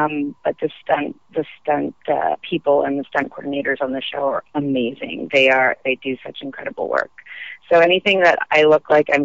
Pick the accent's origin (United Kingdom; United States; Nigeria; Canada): Canada; Montreal, Quebec; We're both from Montreal.